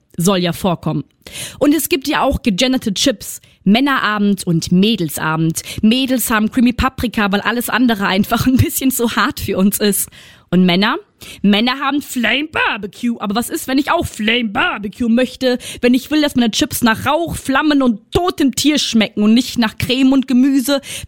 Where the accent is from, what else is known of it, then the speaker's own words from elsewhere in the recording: Gelsenkirchen, North Rhine-Westphalia, Germany; Aus Gelsenkirchen.